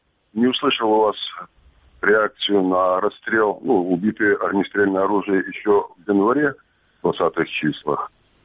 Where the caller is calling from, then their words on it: Kyiv Oblast, Ukraine; Київська область.